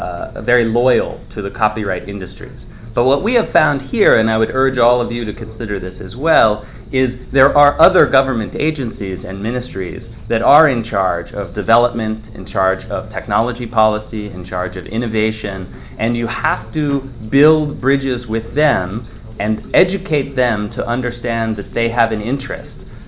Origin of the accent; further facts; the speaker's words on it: United States; It is quite strange to me, as an American